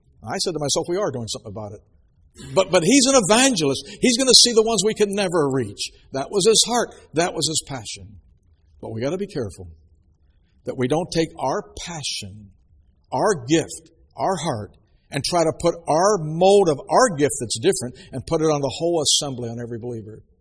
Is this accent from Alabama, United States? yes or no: no; Ocean City, New Jersey, United States; when in my hometown of Ocean City, we had permission to go up on the boardwalk